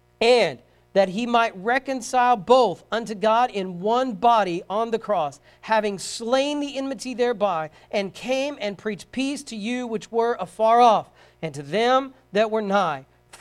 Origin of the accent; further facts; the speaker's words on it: Bible Belt, United States; Southern bred. Yeah, well, sooner, but yes. When I die, I'll be sooner dead. That's all true. But I grew up in the Bible Belt.